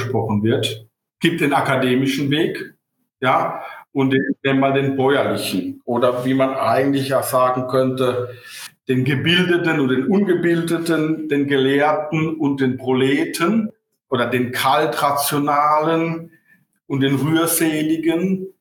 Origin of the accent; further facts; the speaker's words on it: Rhineland-Palatinate, Germany; now in Cologne, Germany; Bin ein Pfälzer, bin kein Kölschung, ja, und bin ja in der Nähe geboren worden